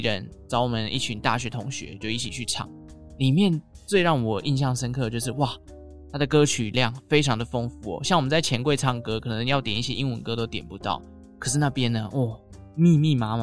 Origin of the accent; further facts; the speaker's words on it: Taichung, Taiwan; 那像我们中部台中人呢，就会说银贵或者是美乐地啦，这个算是我们中部人的一个暗语